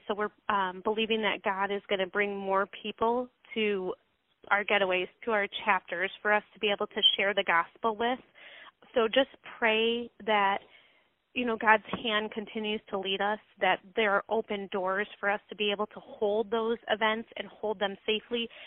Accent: Michigan, United States; And in Florida, it's 96 degrees at the end of May. I'm from Michigan. It's hot.

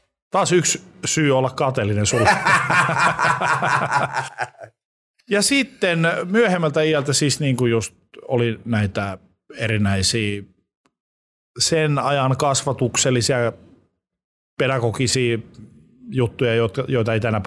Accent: Oulu, North Ostrobothnia, Finland; Että mulla on semmoisia välähdyksiä silloin, kun tosiaan lapsuudessani asuin Oulussa

